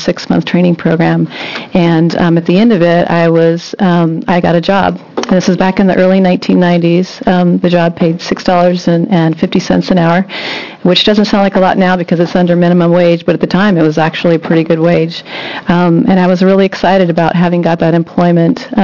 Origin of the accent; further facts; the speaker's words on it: Portland, Oregon, United States; I'm from the Portland area.